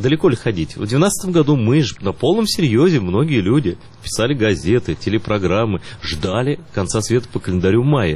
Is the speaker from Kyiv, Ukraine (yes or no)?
no; Crimea, Ukraine